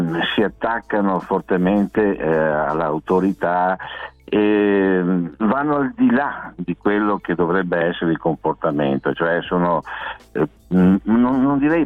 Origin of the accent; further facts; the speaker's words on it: Abano Terme, Veneto, Italy; now in Teolo, Italy; io vivo nei Colli Euganei, vicino ad Abano Terme. Sono di Abano Terme, ma mi sono trasferito un po' nei Colli qui a Teolo.